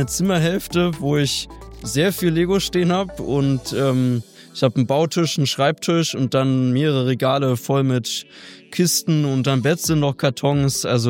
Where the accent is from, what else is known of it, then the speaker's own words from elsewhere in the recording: Potsdam, Brandenburg, Germany; ich komme eigentlich aus Potsdam